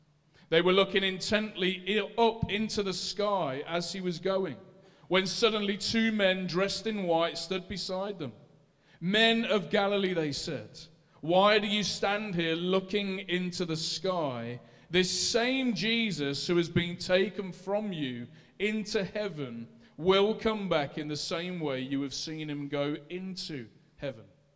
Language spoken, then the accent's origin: English; Leicester, East Midlands, United Kingdom; accent: Leicester; I know it sounds in my Leicester accent like I'm saying Acts